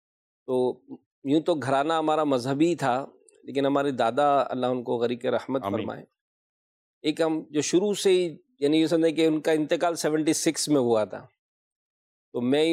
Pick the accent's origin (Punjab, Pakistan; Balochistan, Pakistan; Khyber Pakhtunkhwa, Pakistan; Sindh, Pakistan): Sindh, Pakistan; Hyderabad; now in Karachi, Pakistan; So basically میرا تعلق تو حیدرآباد سے ہے, حیدرآباد سن.